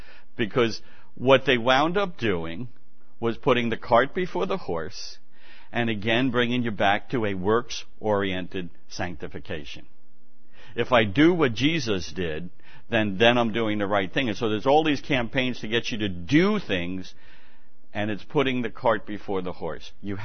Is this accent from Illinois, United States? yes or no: no; New York, United States; But I'm from New York. I'm a retired cop.